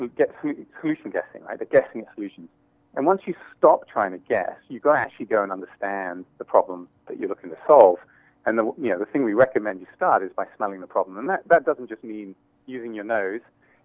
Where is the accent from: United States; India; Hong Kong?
Hong Kong; Yeah, so Hong Kong was a very dynamic, fast-paced place to grow up, and exposed me to a lot of different cultures.